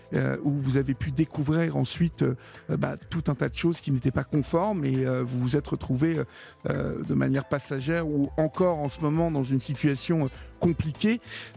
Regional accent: Normandy, France; comme on dit chez moi, en Normandie.

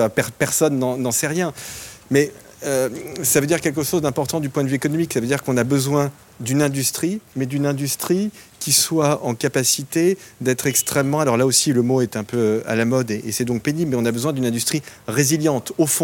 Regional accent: France; en tant que Français

